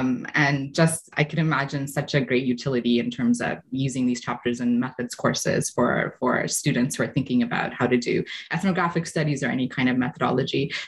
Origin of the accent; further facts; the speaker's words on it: Canada; I think as Canadian scholars, we're located and based here in whatever geography